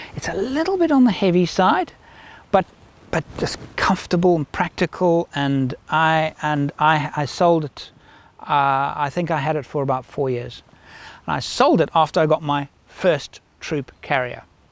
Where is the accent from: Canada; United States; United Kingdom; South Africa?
South Africa; Cape Town, Western Cape; On a trip from my hometown in Cape Town to a place called George, which is east, 6 hours